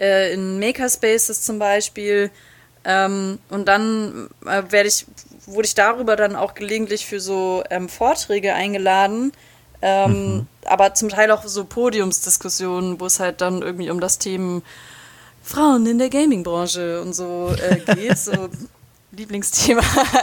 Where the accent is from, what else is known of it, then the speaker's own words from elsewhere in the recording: Ulm, Baden-Württemberg, Germany; ich komme aus Ulm, ich habe das und das studiert